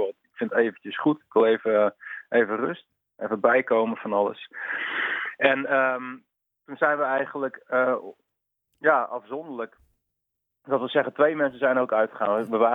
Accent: Sneek, Friesland, Netherlands; now in Leeuwarden, Netherlands; wij komen uit Friesland. Dat wil zeggen, oorspronkelijk allemaal zo om en nabij Sneek. Daar komen we vandaan. En tegenwoordig zijn we over het land verspreid. Dat wil zeggen, eenmaal in Amsterdam. En ik woon in Leeuwarden.

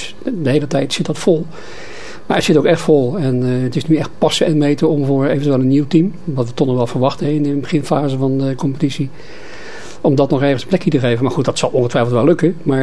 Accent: Rotterdam, South Holland, Netherlands; now in Capelle aan den IJssel, Netherlands; Maar ja, ik ben inwoner van Capelle al redelijk lang. Sinds 76, geloof ik, ja. Ik ben van oorsprong Rotterdammer. Zoals de meeste Capellenaren, volgens mij. Maar ik ben verhuisd naar Capelle ooit.

